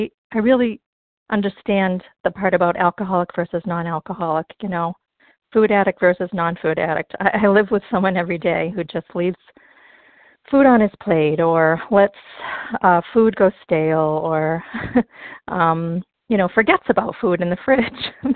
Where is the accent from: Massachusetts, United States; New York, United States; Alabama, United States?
Massachusetts, United States; I'm from the Berkshires, Massachusetts.